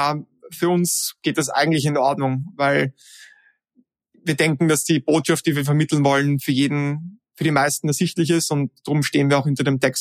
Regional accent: Vienna, Austria; weil wir sind aus Wien, wir leben in Wien

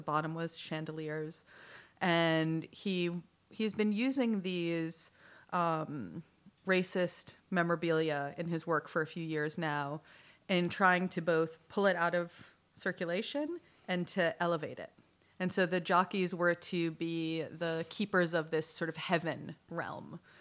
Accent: Boston, Massachusetts, United States; I grew up in Boston, and so not far from, or outside of Boston.

